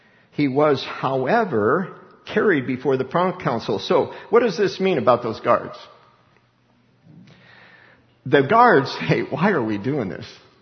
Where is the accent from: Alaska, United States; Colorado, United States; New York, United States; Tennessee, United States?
Colorado, United States; Littleton; it's my hometown of Littleton